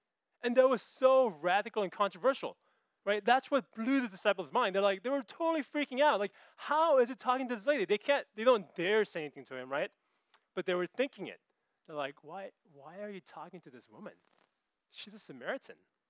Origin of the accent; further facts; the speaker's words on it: California, United States; So growing up in the Bay Area, I realized that things have been changing pretty rapidly around us.